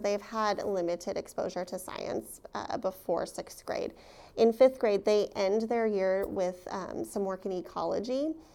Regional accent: Denver, Colorado, United States; also born or lived in Seattle, Washington; now in Astoria, United States; I'm originally from Denver, Colorado. I went to school in Seattle, Washington, and then I ran out of money after college and made my way here

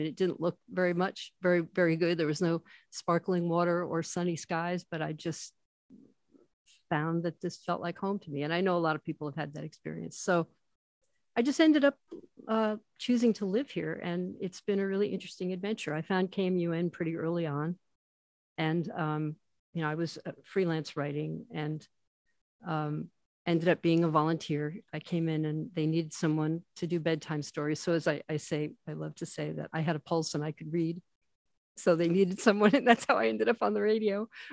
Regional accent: New York, United States; originally I'm from the East Coast. I grew up in coastal Long Island in New York.

